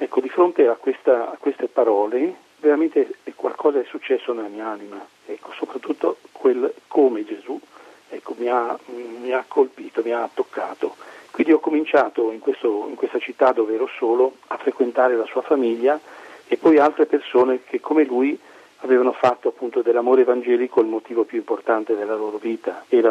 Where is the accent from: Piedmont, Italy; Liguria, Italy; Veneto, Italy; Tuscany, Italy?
Liguria, Italy; born there; anch'io sono nato in un paesino della Liguria